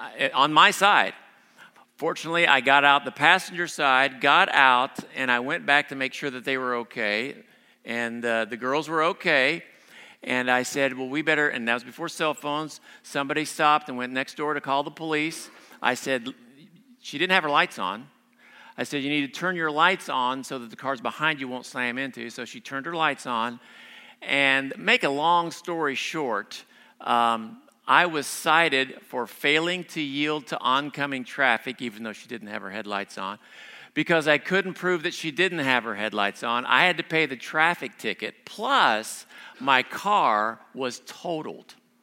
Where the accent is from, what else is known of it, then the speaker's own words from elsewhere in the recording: Ohio, United States; We find out that she's from Ohio. I'm from Ohio.